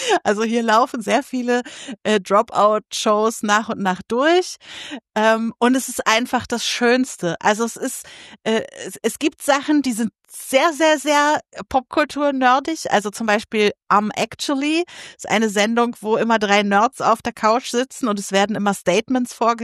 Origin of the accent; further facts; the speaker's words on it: Lower Saxony, Germany; wo ich herkomme, aus der Nähe von Lüneburg, ist der Nachbarlandkreis Dannenberg, DAN.